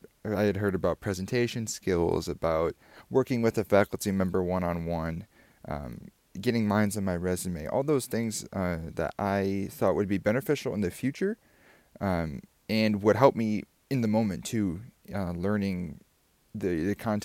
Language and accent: English; Grandville, Michigan, United States; I come from Grandville, Michigan